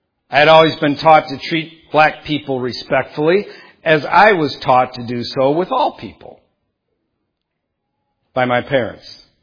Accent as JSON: {"language": "English", "town": "Detroit", "region": "Michigan", "country": "United States", "tie": "born or raised there", "said": "I grew up in Detroit, so where I lived, I was a minority in the midst of, I lived in a macro culture called America, I lived in a micro culture called Detroit, where I was a minority."}